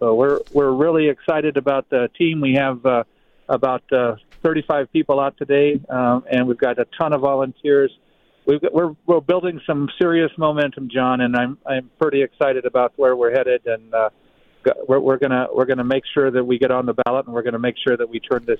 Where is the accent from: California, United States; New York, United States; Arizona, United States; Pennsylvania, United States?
Arizona, United States; Tucson; Well, I was born and raised in Tucson. My parents came here from a career in radio management.